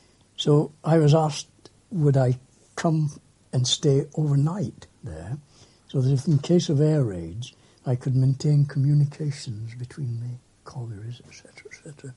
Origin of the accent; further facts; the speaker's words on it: Wigan, North West England, United Kingdom; I was born just outside Wigan, about 3 miles outside Wigan.